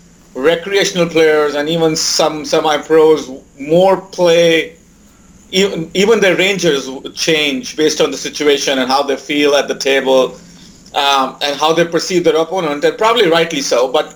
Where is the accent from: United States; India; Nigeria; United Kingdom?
India; I mean, I am from India, so I noticed there's also a bit of a cultural difference too.